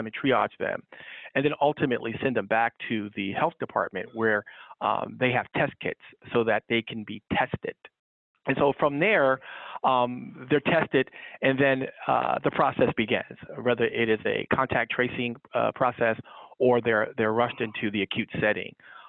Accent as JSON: {"language": "English", "region": "New Jersey", "country": "United States", "tie": "born or raised there", "said": "growing up in New Jersey, I always had a strong passion for wanting to serve the indigent population."}